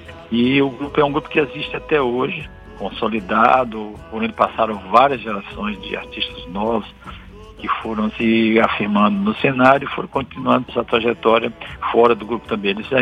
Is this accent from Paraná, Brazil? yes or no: no; Maranhão, Brazil; eu sou do interior do estado, da região da Baixada